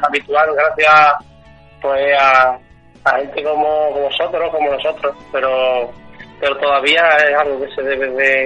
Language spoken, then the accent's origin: Spanish; Arroyo de San Serván, Extremadura, Spain; mi hermano y yo somos de Arroyo de San Sebastián, María es de Badajoz, Pacense, y Arroyo de San Sebastián está muy cerquita, prácticamente al ladito de Mérida, entre Mérida y Almendralejo